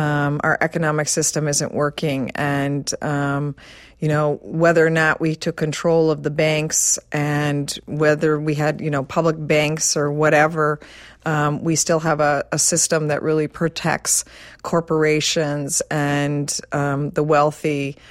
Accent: Minnesota, United States; I'm a formerly homeless mother. I grew up in Minnesota.

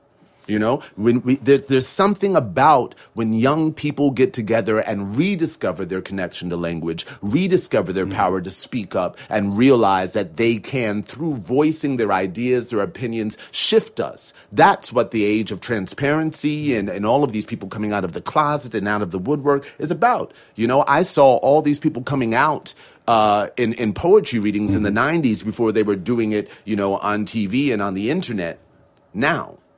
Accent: Newburgh, New York, United States; Newburgh, New York.

